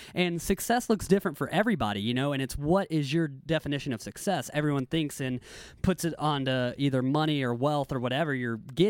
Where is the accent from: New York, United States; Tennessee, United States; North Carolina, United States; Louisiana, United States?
Tennessee, United States; Knoxville; It was amazing. You know, it had that small town vibe, but then, you know, college football, the Vols there are huge.